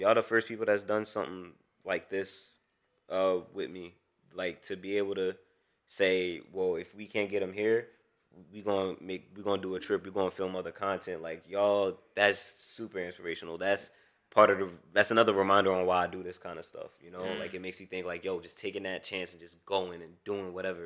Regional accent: Montclair, New Jersey, United States; Oh, I grew up in Montclair, New Jersey, man.

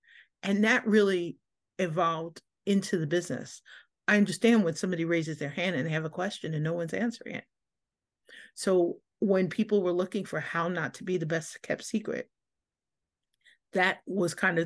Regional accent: New York City, New York, United States; I'm a girl from the Bronx, as we call it, which means that I'm of a certain age, a New York City girl.

